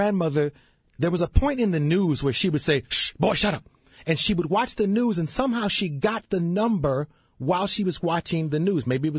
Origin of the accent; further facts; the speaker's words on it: Cleveland, Ohio, United States; I mean, I'm from Cleveland. I would go with my Uncle Oliver to see the Cavaliers when we finally got a team, because we didn't have a team when I was really young.